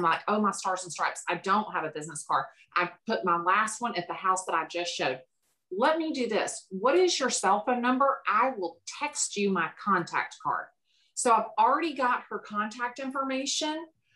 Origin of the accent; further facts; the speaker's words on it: Chattanooga, Tennessee, United States; also born or lived in Atlanta; You know, I'm from the South. I'm from Atlanta. Well, I'm originally from Chattanooga, which is like 121 miles north of Atlanta. So I'm originally from Chattanooga